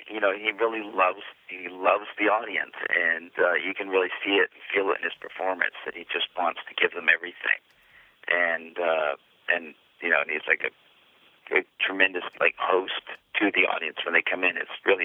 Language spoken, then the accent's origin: English; Canada; I'm from Canada.